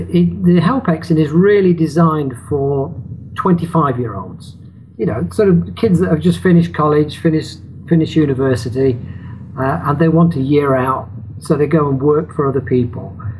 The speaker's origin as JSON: {"language": "English", "region": "England", "country": "United Kingdom", "said": "it's a sort of experience that you don't normally get as a British person, as an Englishman."}